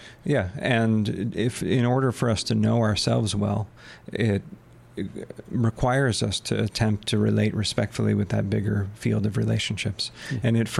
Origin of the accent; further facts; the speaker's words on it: Ohio, United States; I grew up in northeastern Ohio